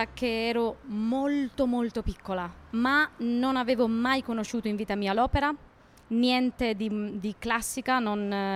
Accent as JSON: {"language": "Italian", "town": "Zaragoza", "region": "Aragon", "country": "Spain", "second_language": "Italian", "said": "Io sono della Spagna."}